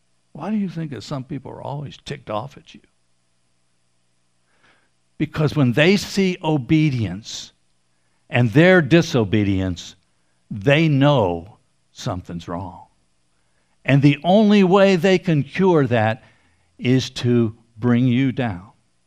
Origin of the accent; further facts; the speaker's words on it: Pennsylvania, United States; I'm from Western Pennsylvania, and I had a good friend who passed away about 10 years ago now.